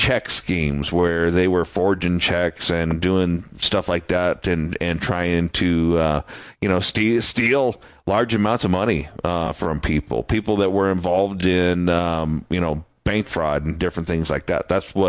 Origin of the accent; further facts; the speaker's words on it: Nebraska, United States; Yeah, we used to, growing up in Nebraska, when I was a kid